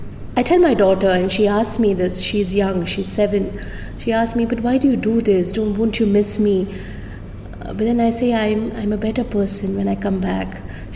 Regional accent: Tiruvallamala, Kerala, India; So I grew up all over India, I think thanks to my parents. I come from a small village in Kerala by name Tiruvallamala. That's where my name also has its with the village.

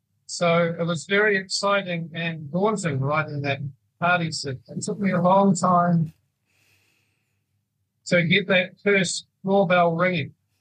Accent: Dunedin, Otago, New Zealand; my own experience of growing up in Dunedin in the 1980s.

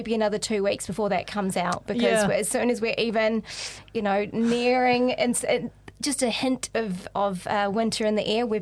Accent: Whakatane, Bay of Plenty, New Zealand; also born or lived in Dubai / Sharjah; I'm a Whakatane girl, so I grew up in Whakatane. But I spent quite a few years living overseas. I was teaching in Dubai for a number of years.

